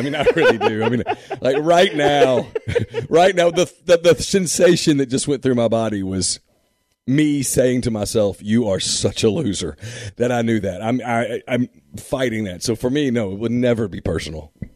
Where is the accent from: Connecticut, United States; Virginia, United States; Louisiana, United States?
Louisiana, United States; Ruston; hey, man, I'm from Ruston, too.